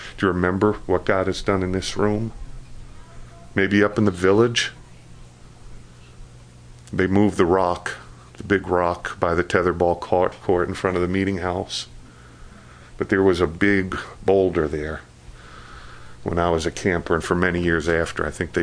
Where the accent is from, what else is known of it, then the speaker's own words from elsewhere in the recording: Floral Park, New York, United States; That was the church I grew up in Floral Park, New York.